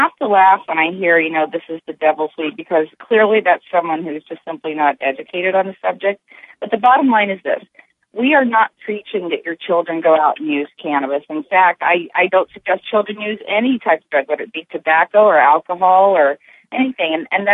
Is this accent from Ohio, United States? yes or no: yes; Ohio, United States; And Ohio is my home state. I was born and raised here.